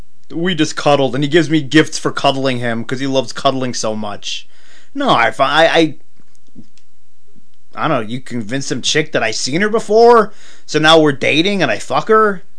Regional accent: Memphis, Tennessee, United States; Finally, it's my hometown.

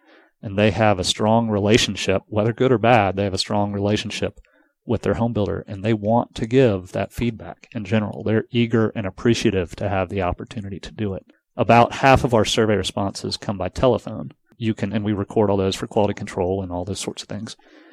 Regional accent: Atlanta, Georgia, United States; I founded the business in Charleston, but moved it back here to my hometown shortly after launching. We've been working here in Atlanta since 2003.

